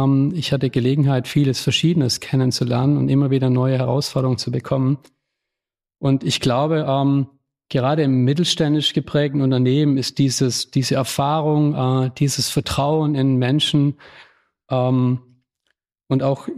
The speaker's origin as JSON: {"language": "German", "region": "Baden-Württemberg", "country": "Germany", "tie": "born or raised there", "said": "Aufgewachsen im Schwarzwald, in einem kleinen Ort."}